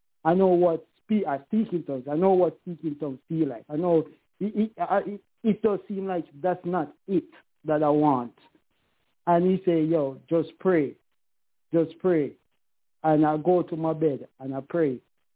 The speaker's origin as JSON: {"language": "English", "country": "Jamaica", "said": "My friends always tell me, because I'm from Jamaica, they always say"}